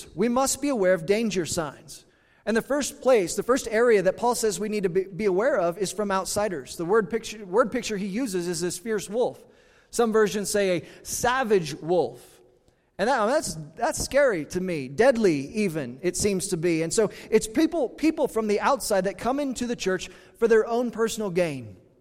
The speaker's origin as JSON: {"language": "English", "country": "United States", "said": "I'm American through and through. I'm grateful for the freedom we have in this country."}